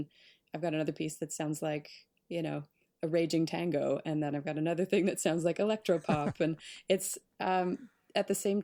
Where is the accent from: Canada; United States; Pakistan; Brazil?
Canada; Port Elgin, Ontario; I grew up in Port Elgin, which you're probably familiar with if you're in Toronto. It's about 3 hours north on Lake Huron.